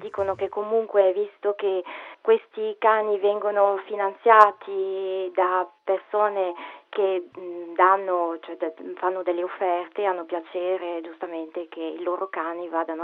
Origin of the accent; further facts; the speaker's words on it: Imperia, Liguria, Italy; io sono di Imperia, arriva da una sessantina di chilometri da casa mia a Es, praticamente vicino a Nizza, vicino al confine.